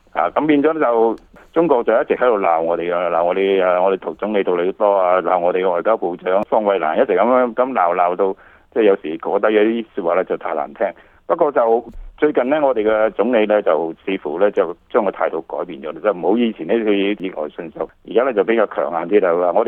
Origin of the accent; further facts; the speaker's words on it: Canada; 咁我哋加拿大人覺得，依啲係我哋即係一向嘅習慣嚟。